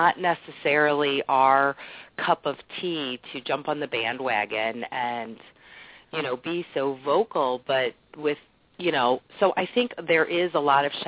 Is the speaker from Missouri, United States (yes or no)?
yes; Missouri, United States; I grew up in the Coldwater Creek area, and I didn't know.